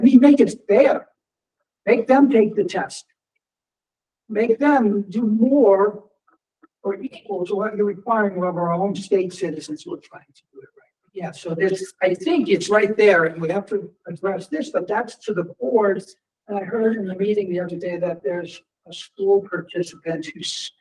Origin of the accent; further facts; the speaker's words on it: Massachusetts, United States; I'm from Massachusetts. It's 100 hours.